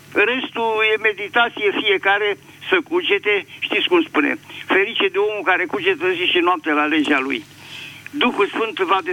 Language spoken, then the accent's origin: Romanian; Bucharest, Romania; sunt din București.